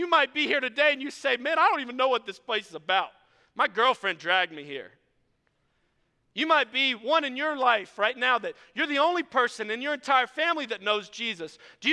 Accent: New Orleans, Louisiana, United States; I'm a Cajun African American redneck. And so I got a whole lot of mixture up here, and so I apologize for whatever comes out, but I could probably relate to anybody here. And so growing up in the city of New Orleans

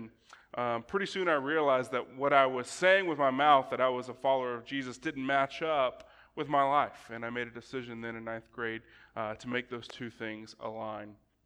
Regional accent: Tallahassee, Florida, United States; I was born in Tallahassee, Florida. I lived my whole life there all the way till I graduated high school.

